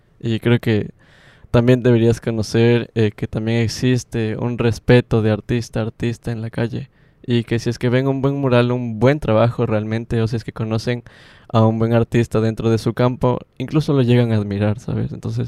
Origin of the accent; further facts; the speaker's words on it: Quito, Pichincha, Ecuador; yo soy de Quito y bueno, conozco a personas de Quito